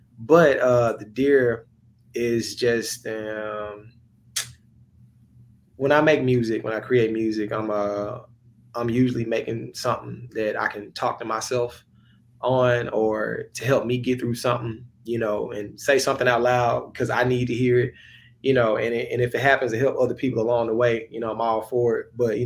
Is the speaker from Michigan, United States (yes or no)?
no; Jackson, Mississippi, United States; My hometown is Jackson, Mississippi. That is the capital of Mississippi for the people who don't know. And I still reside in Mississippi.